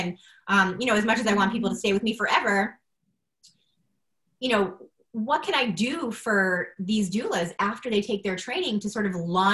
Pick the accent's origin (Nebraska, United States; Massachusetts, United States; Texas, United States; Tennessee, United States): Massachusetts, United States; Boston; I'm from Boston.